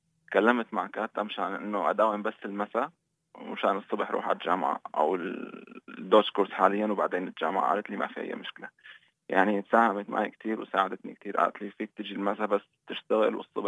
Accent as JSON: {"language": "Arabic", "town": "Aleppo", "region": "Aleppo Governorate", "country": "Syria", "said": "سألني أنت من حلب؟ قلت له أيوة أنا من حلب."}